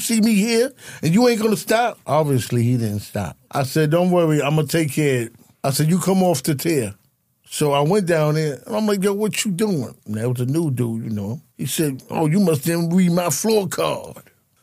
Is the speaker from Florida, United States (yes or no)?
no; Brooklyn, New York, United States; I grew up in Brownsville, in Brooklyn.